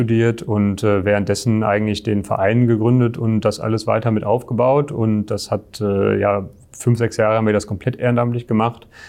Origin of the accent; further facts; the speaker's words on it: North Rhine-Westphalia, Germany; In der Nähe von Dortmund.